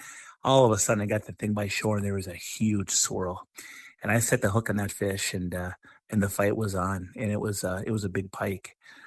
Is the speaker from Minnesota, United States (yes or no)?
yes; St. Cloud, Minnesota, United States; I grew up in St. Cloud, Minnesota.